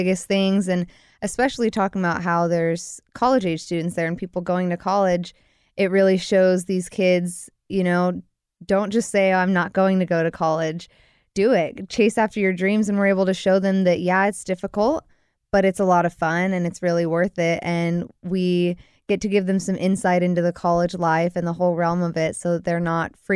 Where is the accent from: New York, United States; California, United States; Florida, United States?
California, United States; Bakersfield; I actually was born and raised in Bakersfield. I lived there until 2012. And then moved up to Dinuba area and went to Reedley College for 2 years and just transferred to Fresno State